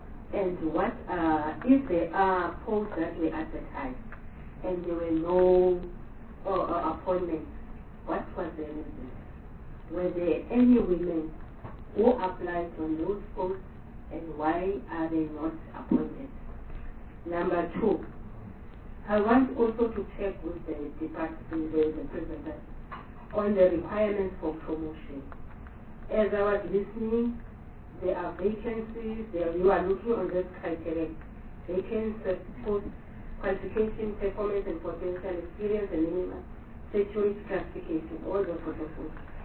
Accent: Limpopo, South Africa; I'm from the SLP and I'm representing the province, and I'm from Limpopo.

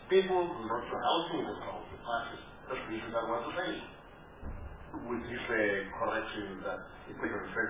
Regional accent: South Africa; And I'm also South African, and I'm not very young.

